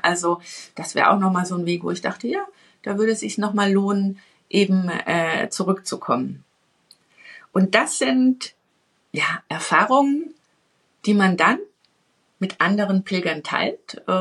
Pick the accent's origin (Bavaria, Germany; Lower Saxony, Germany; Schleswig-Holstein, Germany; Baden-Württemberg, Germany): Bavaria, Germany; Also ich bin jetzt Katholikin, ich bin im Bayerischen Wald groß geworden mit dem Glauben. Ich praktiziere ihn für mich.